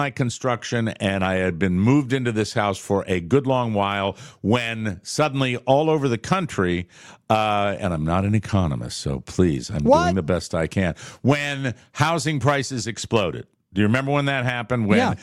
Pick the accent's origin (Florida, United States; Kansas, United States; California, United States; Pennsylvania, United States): Florida, United States; Fort Myers; 30 in my town, Fort Myers, Florida, 37% of homeowners have pools in my hometown.